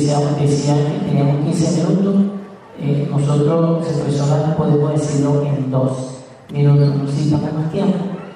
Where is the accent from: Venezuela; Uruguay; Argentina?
Venezuela; yo soy de Venezuela, orgulloso de ser venezolano, y bueno, estamos en Barquisimeto, una ciudad centro-occidente del país.